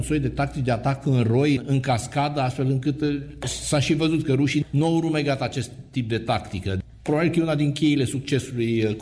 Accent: Romania; Și mă simt mândru ca român că am achiziționat.

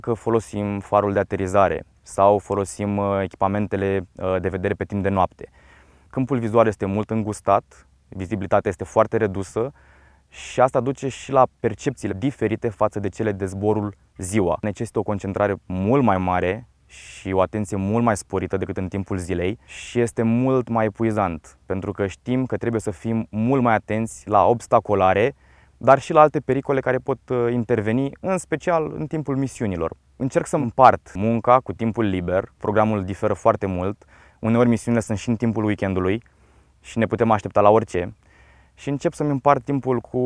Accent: Constanța, Constanța County, Romania; born or raised there

